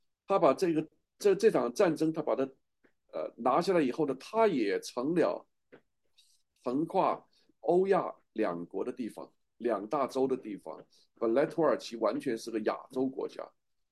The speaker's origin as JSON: {"language": "Chinese", "country": "China", "said": "这是我们中国人的民族的自大性了。"}